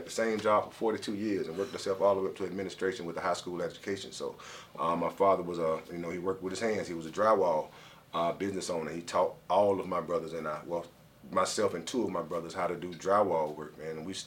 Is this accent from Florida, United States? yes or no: yes; Tallahassee, Florida, United States; Of course, it's not riddled with complete success stories. Of course, I grew up in Tallahassee.